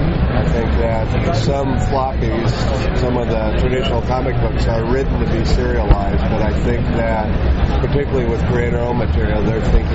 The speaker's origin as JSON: {"language": "English", "town": "Milwaukie", "region": "Oregon", "country": "United States", "tie": "born or raised there", "said": "I grew up in Milwaukee, Oregon, which is farm country, and I didn't know anyone in any big city, much less the entertainment industry."}